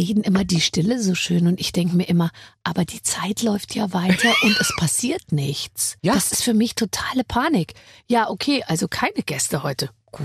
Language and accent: German; Munich, Bavaria, Germany; now in Berlin, Germany; Weil du wohnst ja in meiner Heimatstadt München.